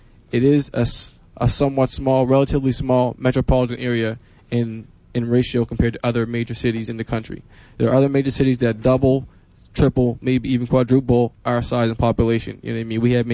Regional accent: East Preston, Nova Scotia, Canada; I'm African Nova Scotian, I'm from East Preston, it's an African Nova Scotian community, 300 years old, just outside Halifax.

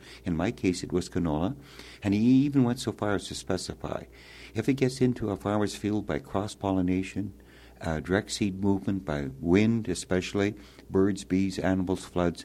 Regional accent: Saskatchewan, Canada; I'm a farmer from Western Canada, the province of Saskatchewan, and I grow primarily wheat and canola and some other crops.

